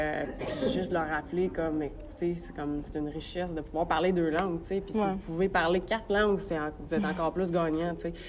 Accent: Ontario, Canada; je le dis haut et fort que je suis franco-ontarienne.

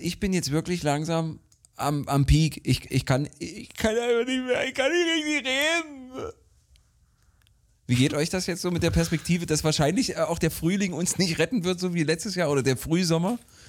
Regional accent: Dresden, Saxony, Germany; meiner alten Heimat in Dresden

